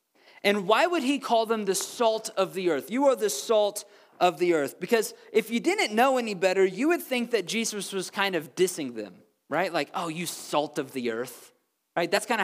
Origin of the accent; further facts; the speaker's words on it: Midwest, United States; I grew up in the Midwest, where if you kept your salt out on the table too long, it would clump up because of the humidity.